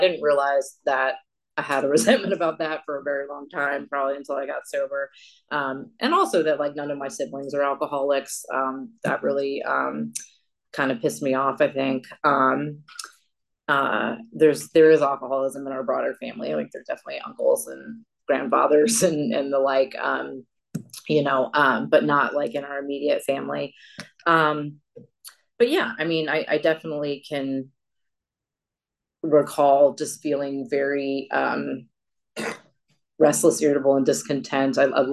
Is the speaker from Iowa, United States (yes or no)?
no; Richmond, Virginia, United States; I am from Richmond.